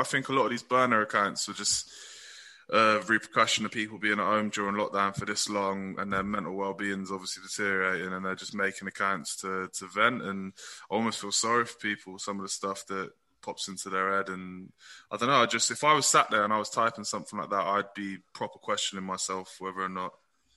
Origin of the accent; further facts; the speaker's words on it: Bristol, South West England, United Kingdom; But I'm from Bristol, like, some people are just idiots.